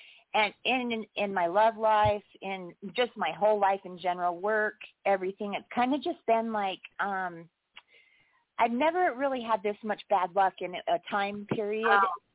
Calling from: Wyoming, United States; I am from Wyoming.

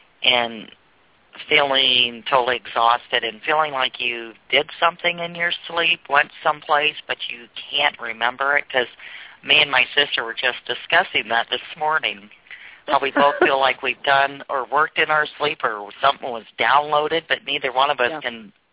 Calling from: Iowa, United States; I'm calling from Iowa.

